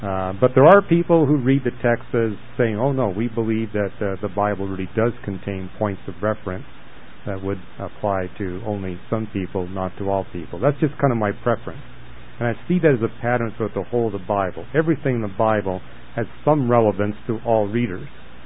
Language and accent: English; Canada; There was a lot of that going on when I was raised in Canada.